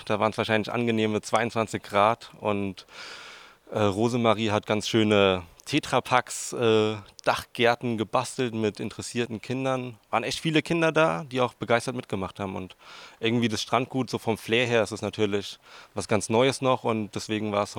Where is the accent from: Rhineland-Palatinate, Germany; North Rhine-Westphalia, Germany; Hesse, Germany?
Hesse, Germany; Darmstadt; now in Erfurt, Germany; Ich komme aus Südhessen, aus dem schönen Darmstadt.